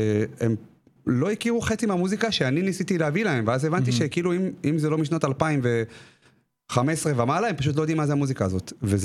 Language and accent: Hebrew; Rosh HaAyin, Central District, Israel; also born or lived in Petah Tikva; במקור, מפתח תקווה, אני חי אבל רוב החיים שלי בראש העין. וכן, גדלתי רוב החיים שלי בראש העין.